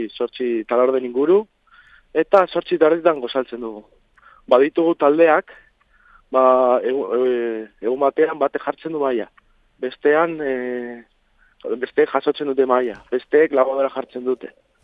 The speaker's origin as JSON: {"language": "Basque", "region": "Basque Country", "country": "Spain", "said": "ni bizkaitarra naiz, eta etengabe egun osoan, 24 orduetan euskeraz egitea oso gutxitan"}